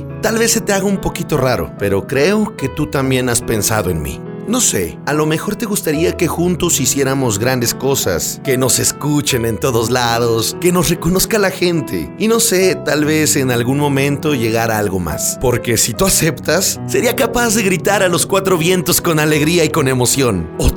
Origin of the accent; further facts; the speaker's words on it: Durango, Mexico; de Durango, México.